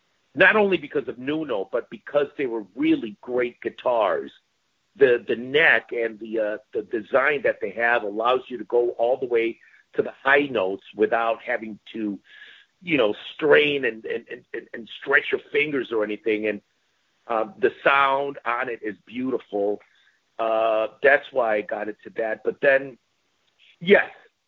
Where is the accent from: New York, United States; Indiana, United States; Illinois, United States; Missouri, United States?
Illinois, United States; Chicago; Because the company was in Chicago, and I'm from Chicago, so, but I love those guitars.